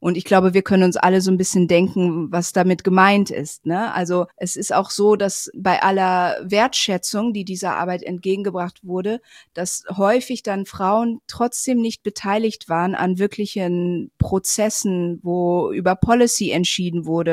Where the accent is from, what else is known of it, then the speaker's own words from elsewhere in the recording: Indonesia; also born or lived in Germany; Ich bin zum Beispiel in Indonesien aufgewachsen und in Deutschland, also in Europa und in Asien.